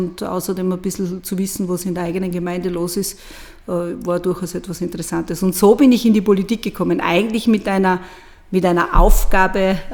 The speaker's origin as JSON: {"language": "German", "region": "Burgenland", "country": "Austria", "tie": "born there", "also_born_or_lived": "Styria", "said": "Stolze Burgenländerin, aber jetzt stolze Steirerin. Einen größeren Teil meines Lebens bin ich ja schon Steirerin als Burgenländerin."}